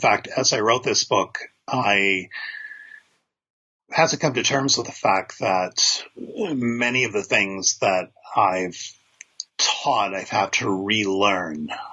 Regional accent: Canada; I'm a Canadian biblical scholar.

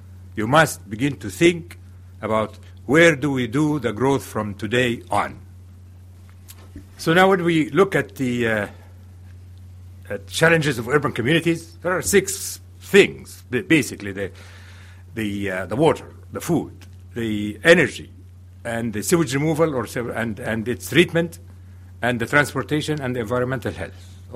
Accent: Egypt; I come originally from Egypt

